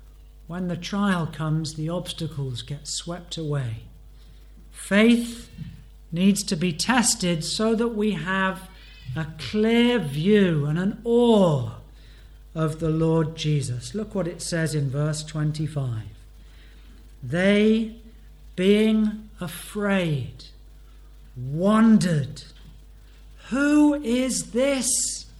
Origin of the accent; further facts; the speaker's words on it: Banbury, South East England, United Kingdom; He was the pastor from my hometown in Banbury in the 19th century.